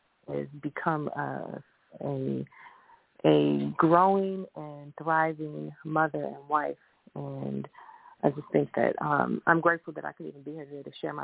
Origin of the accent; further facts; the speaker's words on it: Harvey, Illinois, United States; I grew up in Harvey, Illinois, just outside of Chicago